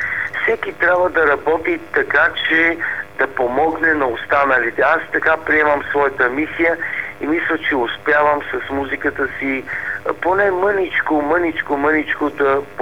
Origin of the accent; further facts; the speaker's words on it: Sofia, Sofia City, Bulgaria; also born or lived in Varna; Аз съм си в София, живея. И роден съм във Варна, но само съм роден. т.е. никога не съм учил, не съм... Играех лятото при дядо и баба, докато бяха живи, но винаги съм си живял в София, винаги в центъра на София